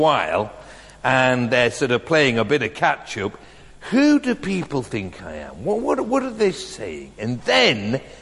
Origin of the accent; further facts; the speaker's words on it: Bradford, Yorkshire and the Humber, United Kingdom; So I have been thinking, as I come from Bradford, why do they have such early services